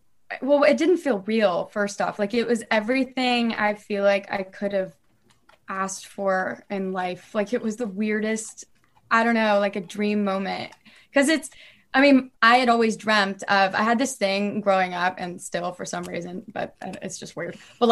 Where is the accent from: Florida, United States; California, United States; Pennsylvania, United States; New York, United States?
Florida, United States; I'm from Florida, so I've like seen snow twice in my life too.